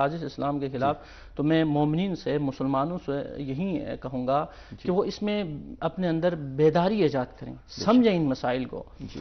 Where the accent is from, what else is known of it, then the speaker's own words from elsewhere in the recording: Pakistan; میں چونکہ پاکستان سے تعلق رکھتا ہوں